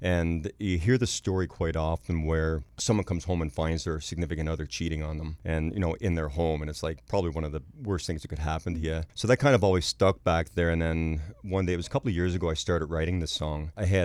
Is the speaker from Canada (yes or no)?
yes; New Brunswick, Canada; where I grew up in New Brunswick, that's all there was. There wasn't any big dances or anything, you know.